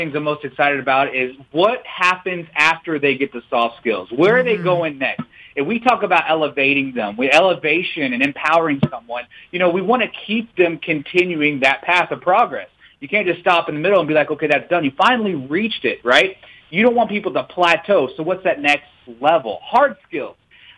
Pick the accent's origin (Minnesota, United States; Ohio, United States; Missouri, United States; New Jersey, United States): Missouri, United States; Born and raised in Missouri, been all over the world.